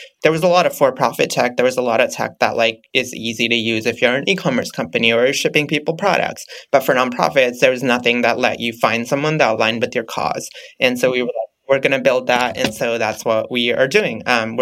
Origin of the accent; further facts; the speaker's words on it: India; moved away as an adult; now in United States; I grew up in India and moved to the US for college. I moved to DC and GW for college